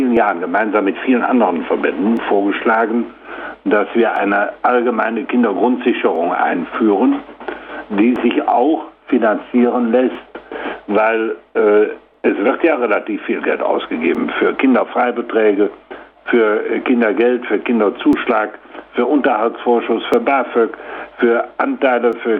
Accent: North Rhine-Westphalia, Germany; accent: Kölsch; In meinem kölschen Dialekt formuliere ich das immer so.

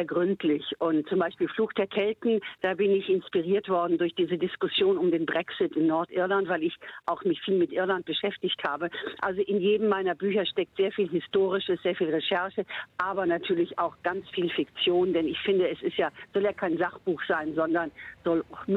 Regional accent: Bonn, North Rhine-Westphalia, Germany; Also ich lebe ja nun schon einige Jahre in diesem wunderschönen Köln, das ich übrigens wirklich sehr schätze. Hätte ich nie gedacht, weil ich bin ja in der Bonner Gegend aufgewachsen.

